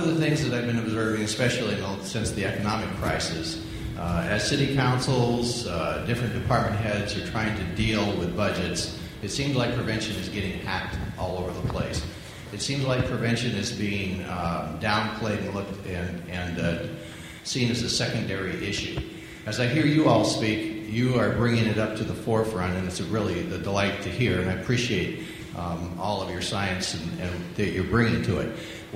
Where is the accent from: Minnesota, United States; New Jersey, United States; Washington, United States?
Washington, United States; Seattle; I'm from the Seattle area.